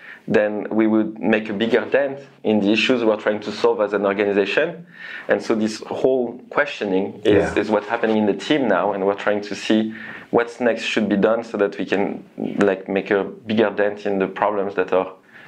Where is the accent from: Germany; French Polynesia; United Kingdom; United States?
French Polynesia; Windward Islands; I grew up in Tahiti, it's really a small island in the middle of the Pacific Ocean.